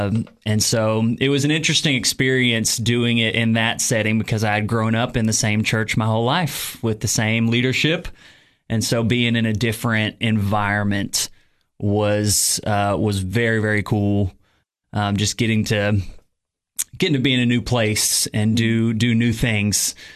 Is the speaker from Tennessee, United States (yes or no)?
yes; Covington, Tennessee, United States; also born or lived in St. Louis, Missouri; And then my family moved to Tennessee, way west Tennessee, a small little town called Covington. And so my family, I grew up